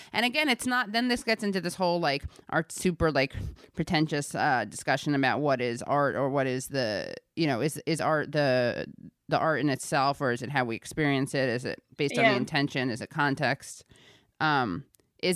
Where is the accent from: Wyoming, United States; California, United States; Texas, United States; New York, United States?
New York, United States; New York City; And I grew up in New York City in kind of a similar background to hers.